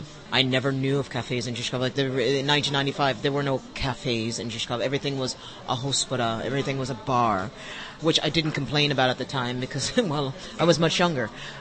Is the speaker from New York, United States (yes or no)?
yes; New York, United States; or at least I'm from New York State, and the cemeteries I've been in, everything is completely just manicured perfectly.